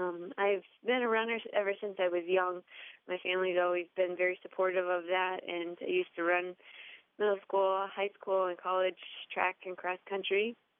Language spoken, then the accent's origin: English; Orange City, Iowa, United States; Home, originally I grew up in Orange City, Iowa.